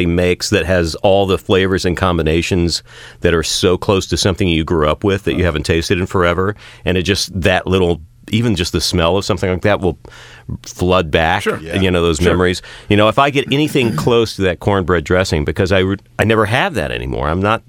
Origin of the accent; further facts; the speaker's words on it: Texas, United States; moved away; I grew up in Texas, and so it was interesting for me to transition from what that was traditionally to, you know, when I moved to the West Coast.